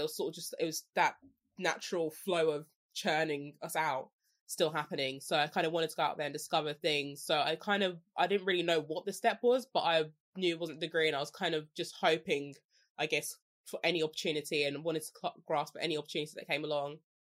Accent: London, United Kingdom; especially being a Londoner, like a proper Londoner, that's like, you know, you keep to yourself, don't talk to strangers.

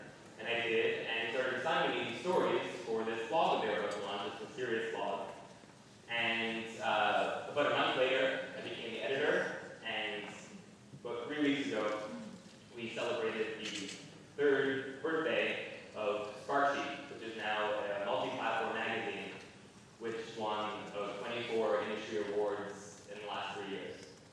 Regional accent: Montreal, Quebec, Canada; Basically, I was at a cafe in my hometown of Montreal.

